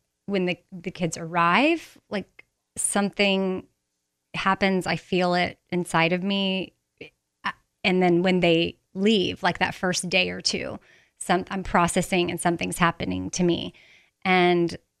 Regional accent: Texas, United States; So growing up in Texas, maybe that's why I was exposed to them.

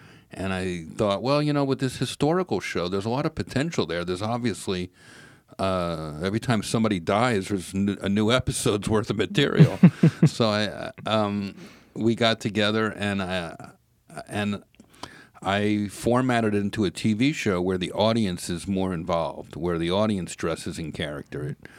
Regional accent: New York City, New York, United States; I think it's because, you know, I'm a New Yorker and following this guy for forever.

